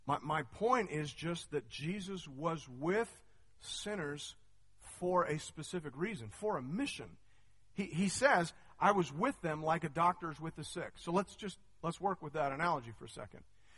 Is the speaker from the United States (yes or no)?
no; Canada; I'm a Canadian, not a first century Jewish person